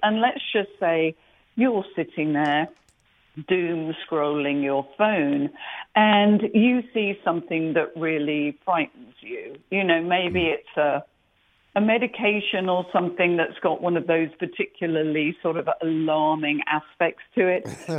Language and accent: English; England, United Kingdom; When I was growing up in England on the farm, you know, the farmhouse